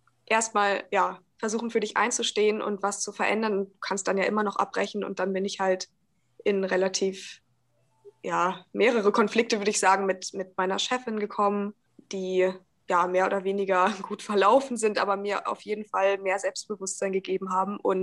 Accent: Hamburg, Germany; also ich komme ja aus Hamburg, Kopenhagen ist nicht so weit, ich war da schon ein paar Mal

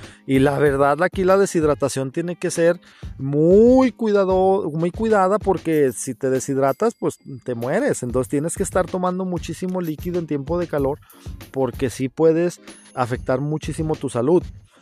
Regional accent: Mexico; now in Dauphin, Canada; Aquí somos 11 mexicanos nada más, alrededor de 11 mil personas que existen, nada más hay 11 mexicanos.

